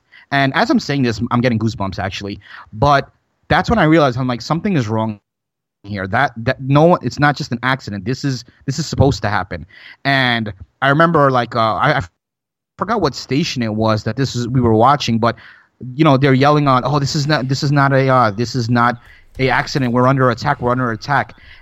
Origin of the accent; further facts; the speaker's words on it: New York, United States; now in Florida, United States; Just a normal dude, born and raised in New York, moved to Florida in 1999. And just that little detail that I'm also a Muslim, an American Muslim.